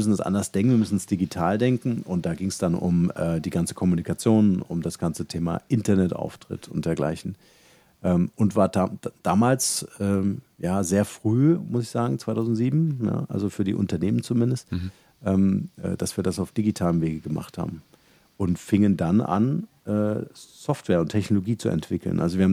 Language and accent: German; Halle, Saxony-Anhalt, Germany; moved away as an adult; also born or lived in Munich; Also ich bin aufgewachsen in Halle, da bin ich geboren